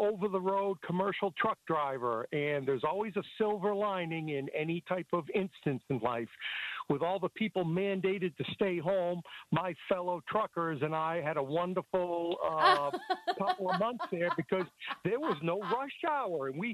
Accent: Maine, United States; now in Ohio, United States; you know, I'm originally from Maine but live in Ohio.

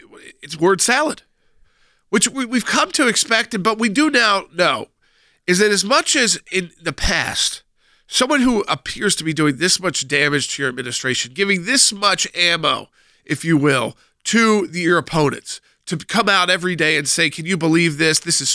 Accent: United States; As an American, one, we're going to have to use our troops

